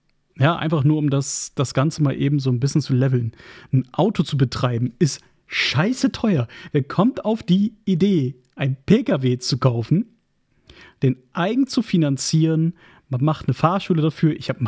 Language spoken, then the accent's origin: German; Oldenburg, Lower Saxony, Germany; meiner Heimatstadt Oldenburg. Und ich fahre diese Strecke täglich nach Oldenburg. Täglich.